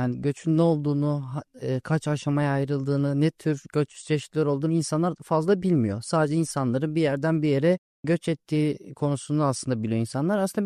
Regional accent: Tekirdağ, Turkey; Asistan Tekirdağlıyım.

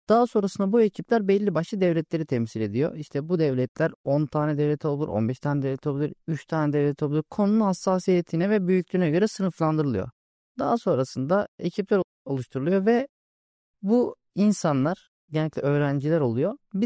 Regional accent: Tekirdağ, Turkey; Asistan Tekirdağlıyım.

